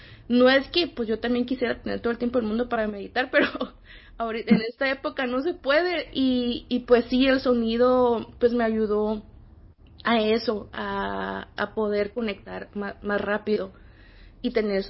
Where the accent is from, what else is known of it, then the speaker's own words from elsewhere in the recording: Imperial Valley, California, United States; also born or lived in Yuma; Aquí en el Valle Imperial acabo de regresar. Yo soy de aquí del Valle Imperial, pero viví 4 años en Yuma. Entonces apenas tengo un año viviendo aquí en el centro otra vez